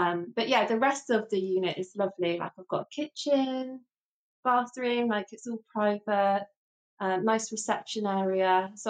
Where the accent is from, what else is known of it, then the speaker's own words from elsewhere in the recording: Brent Knoll, South West England, United Kingdom; So the village I grew up in is called Brent Knoll, and it's basically a village of like 3,000 people.